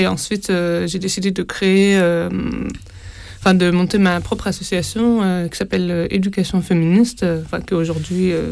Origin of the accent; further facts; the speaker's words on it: Caen, Normandy, France; also born or lived in London / Berlin; je suis née en Angleterre, à Londres. J'ai habité là-bas pendant 7 ans. Après, ma famille a déménagé à Berlin et j'ai grandi à Caen après.